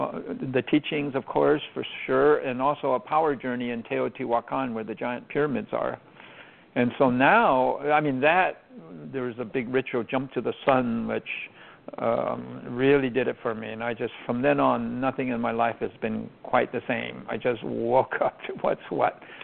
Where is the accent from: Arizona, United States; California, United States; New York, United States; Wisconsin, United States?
California, United States; Los Angeles; first language Chinese; English is a second language; I'm Chinese-American. I was born here in the United States. However, we spoke Chinese before English, so we had a really big Chinese cultural input from the very get-go.